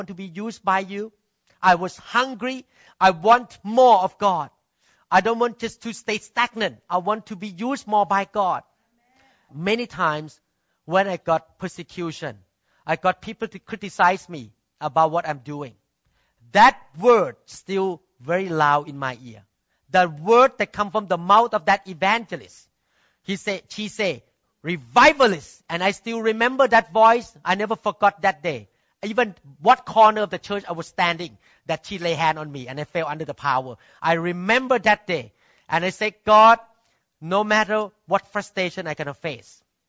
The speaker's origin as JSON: {"language": "English", "country": "United States", "said": "I just want to introduce myself. I'm from America."}